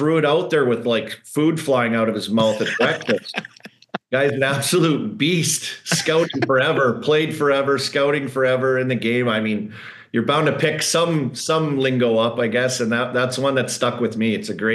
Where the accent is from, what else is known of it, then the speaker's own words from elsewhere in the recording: Saskatchewan, Canada; With my mom, like, we're from Saskatchewan.